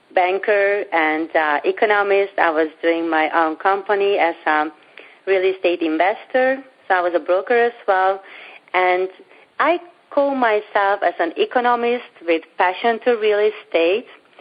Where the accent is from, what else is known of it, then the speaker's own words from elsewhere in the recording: Hungary; English is a second language; Okay. So I'm from Europe. I'm Hungarian.